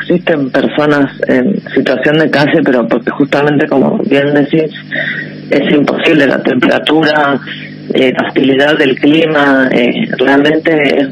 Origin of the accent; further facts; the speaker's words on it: Tucumán, Argentina; now in Tierra del Fuego, Argentina; yo de verdad soy tucumana, pero estoy hace más de 15 años acá en Tierra del Fuego